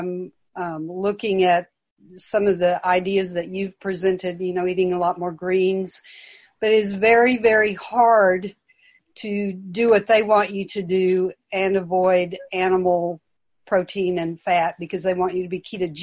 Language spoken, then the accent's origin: English; Austin, Texas, United States; I'm from Austin, Texas.